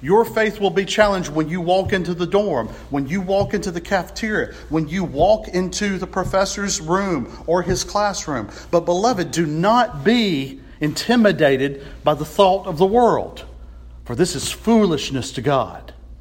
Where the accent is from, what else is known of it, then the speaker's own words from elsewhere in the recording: United States; Not my queen. I'm an American.